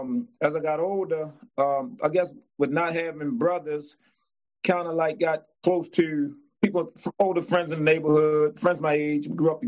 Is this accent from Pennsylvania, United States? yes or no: no; Baltimore, Maryland, United States; I'm from Baltimore, East Baltimore. I grew up in a home with my mother, single parent, and two sisters.